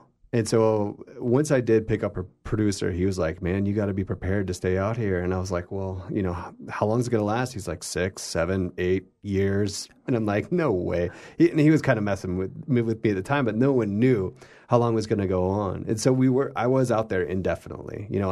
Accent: Georgia, United States; moved away as an adult; I'm from Georgia, and I moved out west back in 2007

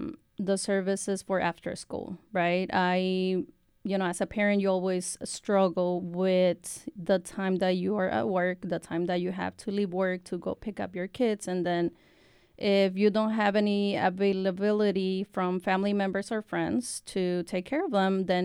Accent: Mexico; English is a second language; also born or lived in California; now in Waco, United States; So I've been living in Waco for about 12, 13 years now. I was born in California. Then I was raised in Mexico after that.

